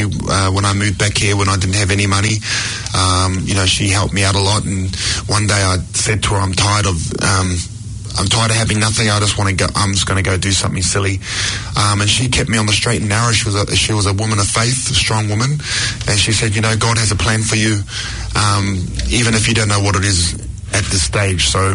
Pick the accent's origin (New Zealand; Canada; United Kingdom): New Zealand; Hamilton, Waikato; born there; I was born in Hamilton, so I'm half Samoan and half Māori. My dad's Samoan from Manonotai, and my mum is Māori from down in Maniapoto.